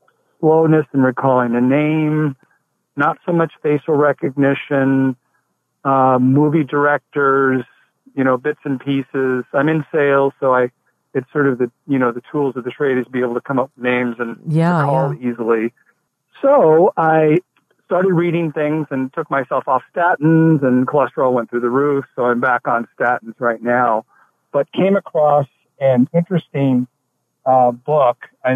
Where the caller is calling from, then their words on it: Santa Cruz, California, United States; I'm calling from Santa Cruz